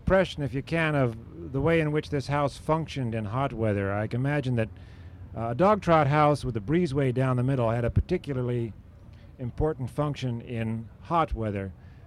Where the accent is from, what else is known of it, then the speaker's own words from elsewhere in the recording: Minneapolis, Minnesota, United States; I'm from Minneapolis